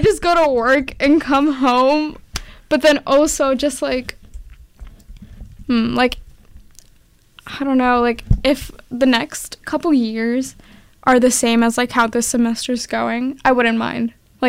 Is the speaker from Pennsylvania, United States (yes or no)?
no; New York City, New York, United States; And I'm from New York City too, which is even scarier